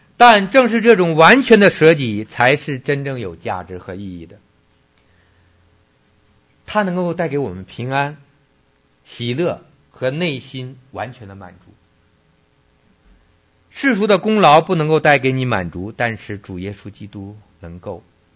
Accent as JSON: {"language": "Chinese", "country": "China", "tie": "born or raised there", "said": "我们在国内的这个长大的人"}